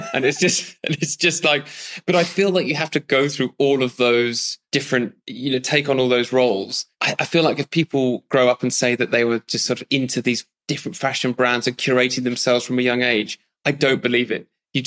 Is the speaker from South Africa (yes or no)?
no; Southampton, South East England, United Kingdom; So South Coast